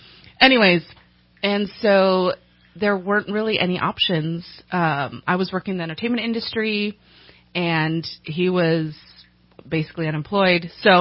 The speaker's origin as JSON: {"language": "English", "region": "California", "country": "United States", "said": "I hail from Southern California."}